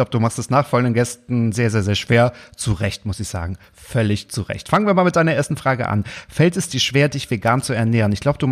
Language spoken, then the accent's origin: German; Berlin, Germany; Wir sind ja beide Berliner quasi